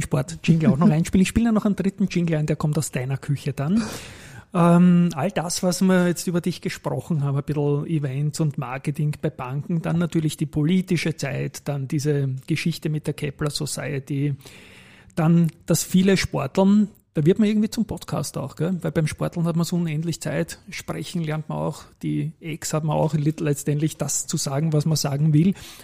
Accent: Vienna, Austria; ich darf dir als Wiener das Feedback geben

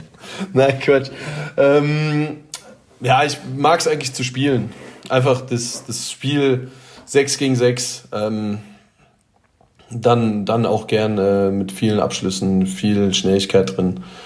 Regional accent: Detmold, North Rhine-Westphalia, Germany; Ich komme aus Detmold oder bin in Detmold geboren.

